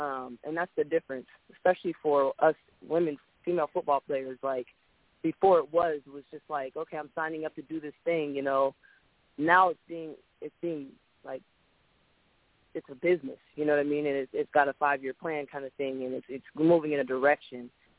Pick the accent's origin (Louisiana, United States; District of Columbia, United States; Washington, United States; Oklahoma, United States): Washington, United States; Seattle; I actually played with the Seattle Majestics first. I'm from Seattle, Washington.